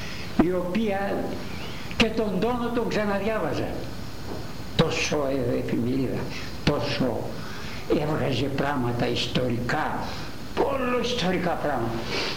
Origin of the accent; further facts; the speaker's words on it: Greece; Δεν είμαι Γρεκός, είμαι Έλληνας. Γρεκός δεν το θέλω. Είμαι Έλληνας.